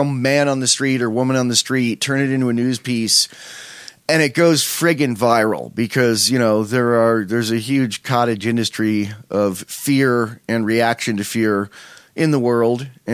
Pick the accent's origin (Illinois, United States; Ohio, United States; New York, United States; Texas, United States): New York, United States; moved away as an adult; I grew up in New York State, got out like a day after my, 3 days after my 18th birthday.